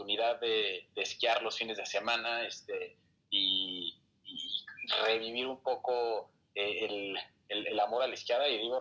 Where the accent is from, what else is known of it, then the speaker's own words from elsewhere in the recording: Mexico City, Mexico; Yo soy de la Ciudad de México, así crecí en la Ciudad de México.